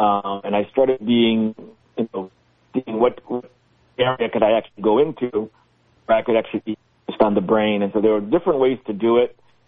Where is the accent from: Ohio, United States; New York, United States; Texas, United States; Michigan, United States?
New York, United States; So, yeah, I grew up right here in the Hudson Valley. I grew up in Rockland County, went to the East Ramapo schools